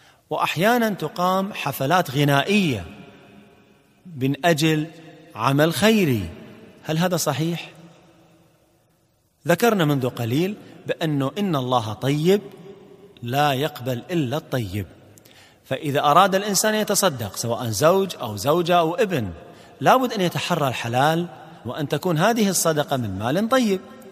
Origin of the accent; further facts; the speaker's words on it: Kuwait; طبعا هاي باللهجة الكويتية، يعني قاعد أقول لكم يا لأن القصة صارت عندنا في الكويت